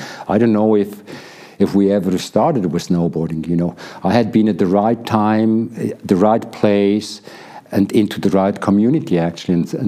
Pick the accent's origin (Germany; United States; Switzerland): Switzerland; born there; English is a second language; it's not my fault that I was born in Switzerland, you know.